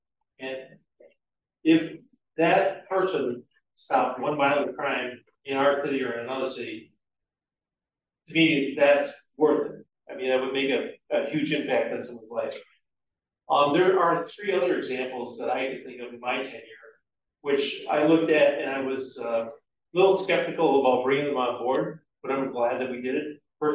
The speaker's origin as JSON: {"language": "English", "town": "St. Paul", "region": "Minnesota", "country": "United States", "tie": "born or raised there", "lives_now": "Crystal, United States", "said": "I mean, I grew up in St. Paul, all right? And so I moved here to Crystal, and I was okay with it, right?"}